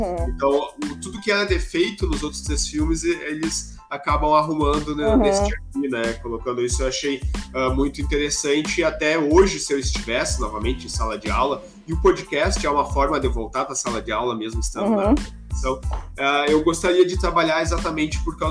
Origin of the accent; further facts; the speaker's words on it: Brazil; E é legal também de a gente assistir como brasileiro e como professor, né, de língua portuguesa